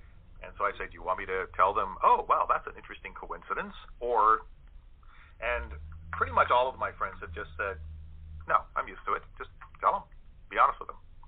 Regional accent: St. Augustine, Florida, United States; I remember when I was back in my hometown of St. Augustine, which is in Florida, and it's the oldest permanently inhabited European community in the United States.

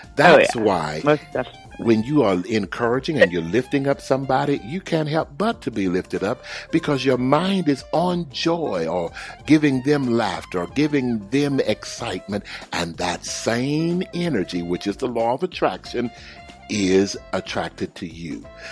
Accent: Texas, United States; because I grew up in Texas, where it's hot as the devil.

